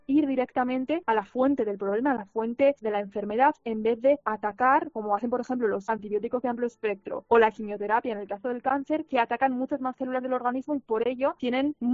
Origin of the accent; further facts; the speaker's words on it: Tarragona, Catalonia, Spain; also born or lived in Barcelona; empezando por la ciudad de donde vengo, Tarragona